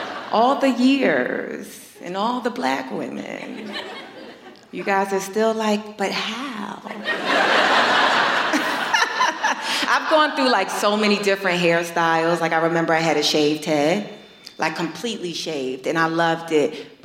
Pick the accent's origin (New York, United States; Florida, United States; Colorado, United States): New York, United States; I'm born and raised in New York, and I hear that the Toronto is the New York of Canada.